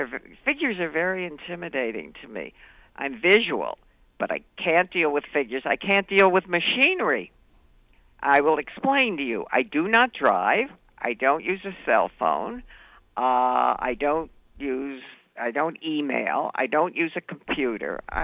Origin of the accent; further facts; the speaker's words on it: Chicago, Illinois, United States; born there; now in New York, United States; I was born in Chicago. I came to New York in 1947, right after World War II.